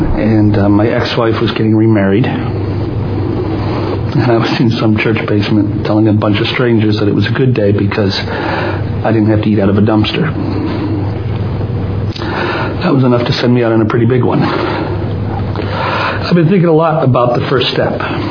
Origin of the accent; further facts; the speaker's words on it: Dallas, Texas, United States; 6 months later, as I wake up in a sober living house in Philly, I'm from Dallas, people.